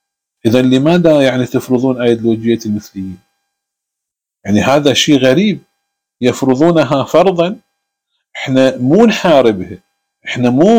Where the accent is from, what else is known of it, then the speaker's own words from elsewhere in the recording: Iraq; يعني مثلا عندنا في العراق أو في مكان أخرى